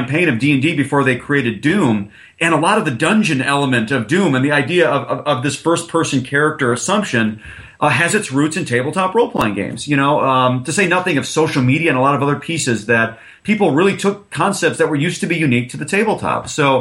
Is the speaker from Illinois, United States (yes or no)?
yes; Chicago, Illinois, United States; I'm from Chicago, so that's only about 90 minutes away.